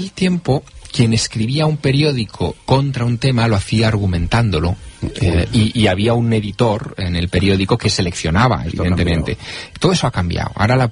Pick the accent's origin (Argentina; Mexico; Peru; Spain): Spain; Teruel, Aragon; Sí, yo soy de Teruel capital.